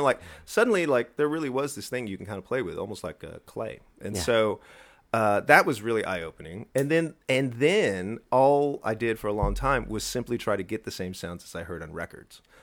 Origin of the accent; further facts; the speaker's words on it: San Antonio, Texas, United States; I was in the 80s, as I grew up in San Antonio, the very first bands